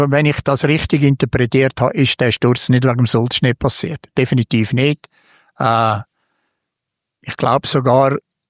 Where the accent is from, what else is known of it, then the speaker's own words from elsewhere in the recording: Switzerland; ich bin Schweizer Meister geworden, in dem Moment, wo wir Schweizer die Besten auf der Welt gewesen sind.